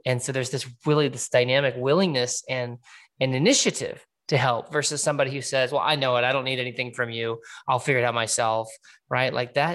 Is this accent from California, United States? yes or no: yes; Fresno, California, United States; my hometown is Fresno. I was born there. I lived on farms, you know, for 9 years out there.